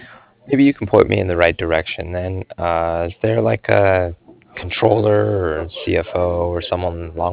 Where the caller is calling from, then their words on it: Cardiff, Wales, United Kingdom; I'm calling from Cardiff